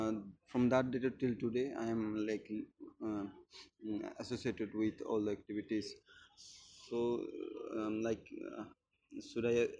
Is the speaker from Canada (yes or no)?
no; Koraput, Odisha, India; now in Delhi, India; I'm from Odisha, so Odisha, south part of Odisha, that is the Koraput district. My hometown is Koraput district of Odisha. So I belong from that place. So my graduation and till my graduation, my academic career was there in Odisha. So after that, I came to JNU in MA